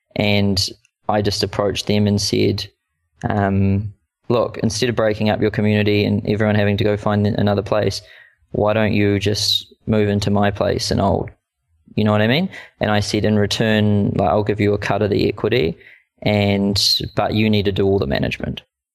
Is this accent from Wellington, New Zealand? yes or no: no; Auckland, New Zealand; a co-working space in Auckland in New Zealand, which is my hometown.